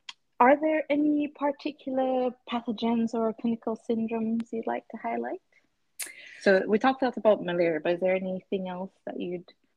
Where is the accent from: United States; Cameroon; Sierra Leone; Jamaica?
Jamaica; I'm from Jamaica and they have a lot of mosquitoes there that bite all day, all night.